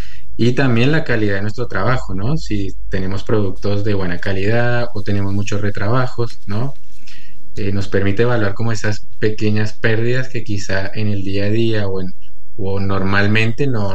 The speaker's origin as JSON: {"language": "Spanish", "country": "Colombia", "lives_now": "San Luis, Argentina", "said": "No, yo soy colombiano, pero vivo"}